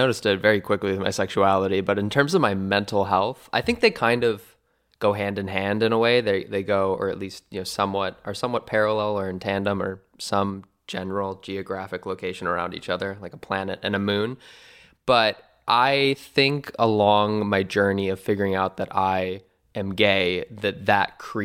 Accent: La Crescent, Minnesota, United States; I am from a little town in Minnesota. It's called La Crescent. La Crescent, Minnesota, south of Winona, Minnesota. It's population 4,000.

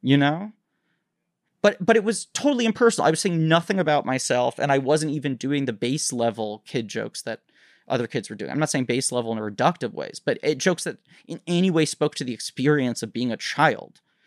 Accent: New York City, New York, United States; I grew up in New York City.

